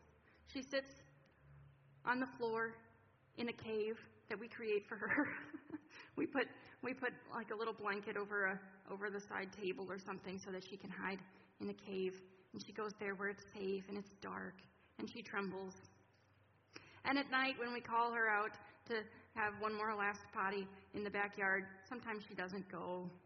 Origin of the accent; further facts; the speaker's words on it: Kalamazoo, Michigan, United States; I was born and raised in Kalamazoo